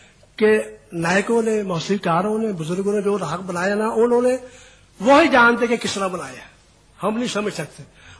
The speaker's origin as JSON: {"language": "Urdu", "town": "Amritsar", "region": "Punjab", "country": "India", "tie": "born there", "said": "جب میری پیدائش ہوئی امرتسر میں"}